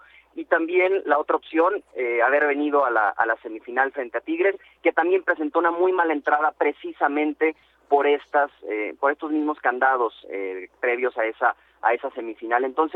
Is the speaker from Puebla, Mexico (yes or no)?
no; Guadalajara, Jalisco, Mexico; como tapatío te lo digo, no está la situación económica acá